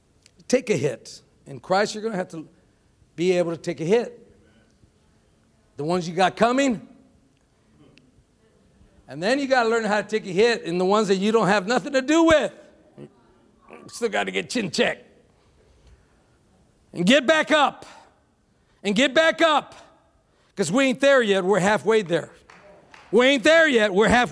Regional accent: Texas, United States; I grew up in Texas. Amen? I grew up in Texas. Soy Tejano 100%.

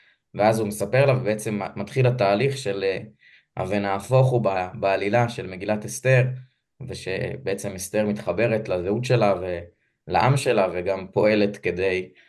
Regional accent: Northern District, Israel; also born or lived in Metula; גדלתי בעמק ישראל, וזה מעניין, בהמשך אני אסביר למה. בכיתה ז' ההורים שלי עברו למטולה, עיירת הרפאים של ימינו, וגדלתי שם, ביליתי את שנות נערותיי.

